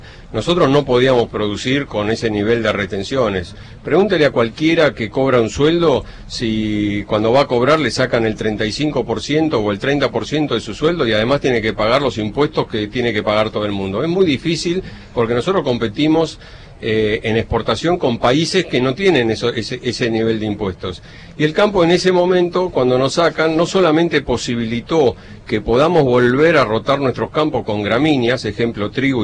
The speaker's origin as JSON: {"language": "Spanish", "town": "Saladillo", "region": "Buenos Aires Province", "country": "Argentina", "said": "soy ingeniero agrónomo, soy productor agropecuario de Saladillo, provincia de Buenos Aires. Yo vivo en el campo, donde crié mis hijos y todo."}